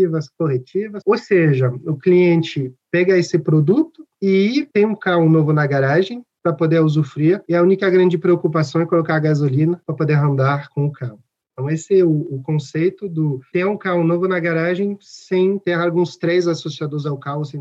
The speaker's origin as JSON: {"language": "Portuguese", "country": "France", "accent": "French", "second_language": "Portuguese", "moved": "yes", "lives_now": "Brazil", "said": "esse pequeno sotaque porque sou gringo, sou francês, mas já faz 14 anos que estou no Brasil."}